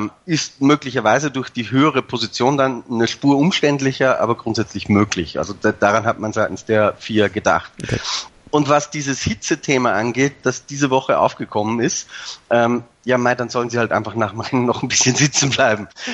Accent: Austria; Ich bin ja Österreicher, auch wenn ich weitgehend meinen Dialekt ausgebügelt habe für solche Anlässe.

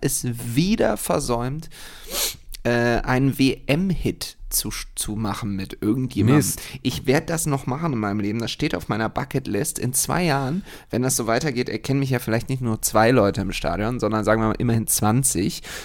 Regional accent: Düsseldorf, North Rhine-Westphalia, Germany; Ich bin ja Düsseldorfer

